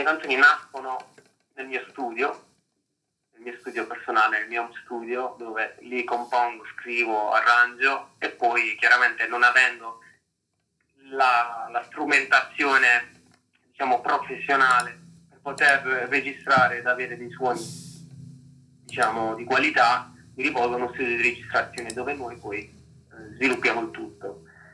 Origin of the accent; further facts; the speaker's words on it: Apulia, Italy; è un artista pugliese, è proprio dalle mie parti